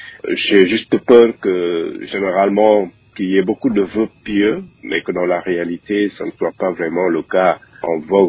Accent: Senegal; Je donne l'exemple de mon pays d'origine, le Sénégal.

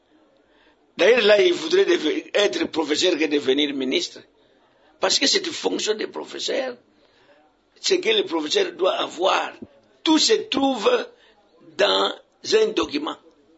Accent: Kongo Central, DR Congo; quelqu'un qui se trouve à Lukungamputu, chez moi au Congo central, territoire de Kasongulu

